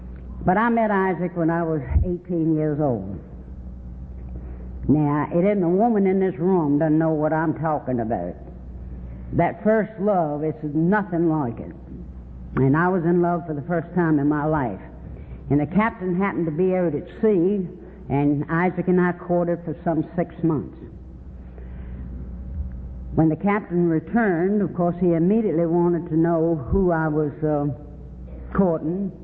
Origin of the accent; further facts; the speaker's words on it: Virginia, United States; I was born and raised in Virginia, and if there are any Virginians in the room, I hope I don't step on your toes